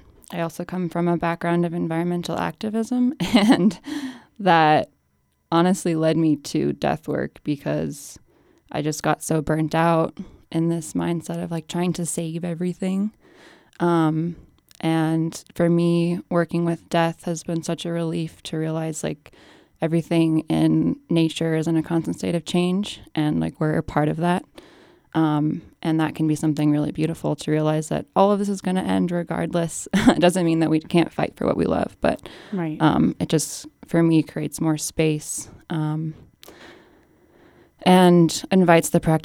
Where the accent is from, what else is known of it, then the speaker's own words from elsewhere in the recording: Silt, Colorado, United States; I grew up in Silt and I currently live in Silt.